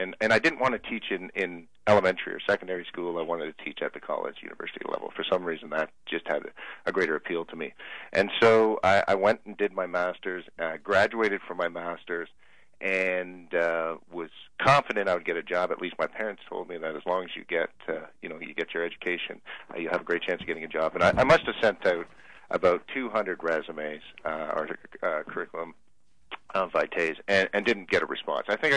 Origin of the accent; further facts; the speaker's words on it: Canada; growing up in Canada, like most young boys, my goal was playing hockey